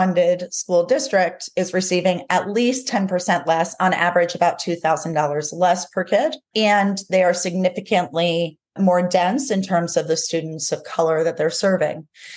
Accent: New Jersey, United States; So first of all, I'm Italian and from New Jersey, so the glass is always half empty.

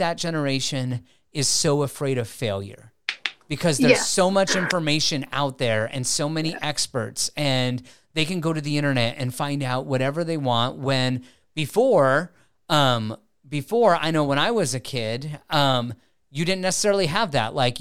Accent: Wyoming, United States; And granted, I lived in Wyoming, so it was the wild, wild west. I grew up in Wyoming.

